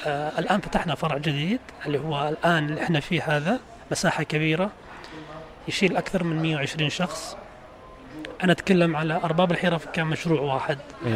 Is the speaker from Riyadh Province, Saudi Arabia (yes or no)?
yes; Riyadh, Riyadh Province, Saudi Arabia; also born or lived in Gold Coast, Australia; now in Jeddah, Saudi Arabia; فأنا دخلت جدة عام 2016، يعني قبلها ما كان لي أي نشاط، أنا كنت من الرياض. يعني بدايتنا إحنا كنا في النادي السعودي في الجولد كوست في أستراليا